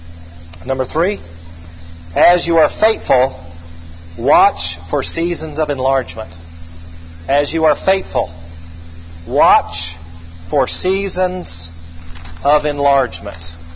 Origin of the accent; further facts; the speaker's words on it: Atlanta, Georgia, United States; we just got on in Atlanta. That's my hometown.